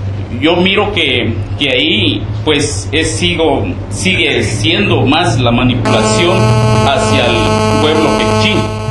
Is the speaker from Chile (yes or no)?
no; El Estor, Izabal, Guatemala; Es muy triste ver la historia de nuestro municipio del Estor.